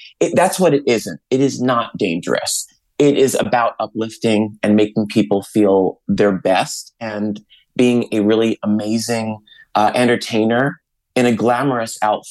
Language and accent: English; Long Island, New York, United States; And I grew up on Long Island, and there's not a lot of Long Islandites